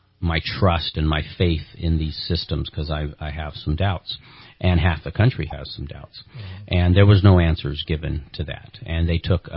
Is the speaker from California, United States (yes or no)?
yes; California, United States; a recall is something that is granted to us as a Californian under the California Constitution.